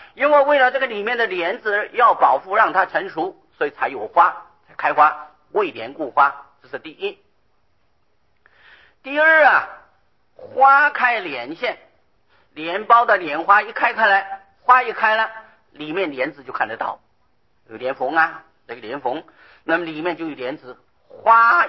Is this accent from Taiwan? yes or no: yes; Taiwan; 可是我们台湾人不容易看到雪，冬天下雪啊，我们这里看不到